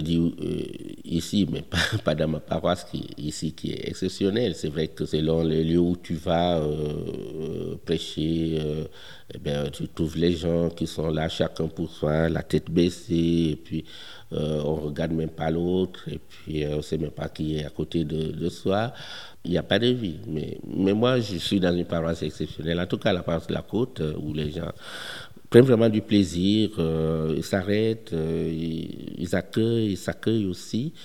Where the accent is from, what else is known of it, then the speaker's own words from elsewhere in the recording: Switzerland; je suis suisse